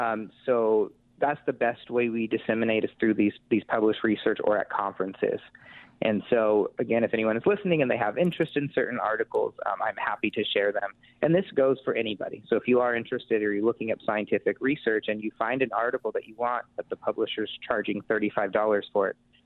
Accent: California, United States; moved away as an adult; So I am originally from California. I ended up moving to the UP up in Marquette, Michigan, and going to Northern Michigan University.

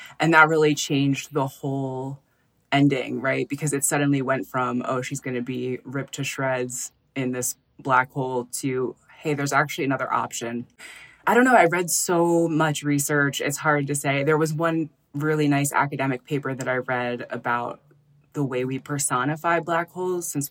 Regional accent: Philadelphia, Pennsylvania, United States; now in San Francisco, United States; well, I'm from Philadelphia. I can handle anything.

